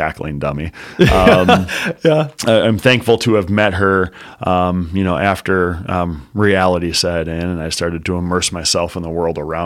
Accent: Green Bay, Wisconsin, United States; now in Fargo, United States; I grew up in Green Bay, Wisconsin. Hold it against me. Yeah, I'm a cheeser. Moving to Fargo for college is what brought me to the area.

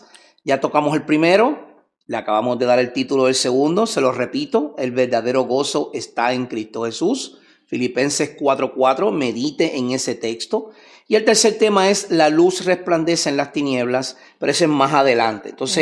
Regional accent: Gurabo, Puerto Rico; also born or lived in Caguas; soy natural del pueblo de Gurabo, aunque nací en Caguas, Puerto Rico. Soy natural del pueblo de Gurabo. Me crié en el barrio Jaguar, que es donde vivo actualmente con mi esposa y mi familia.

